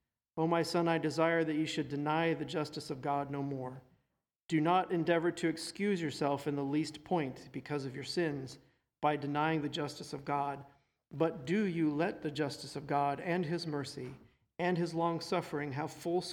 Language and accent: English; United States; As an American, I will tell you I've had it really good all my life.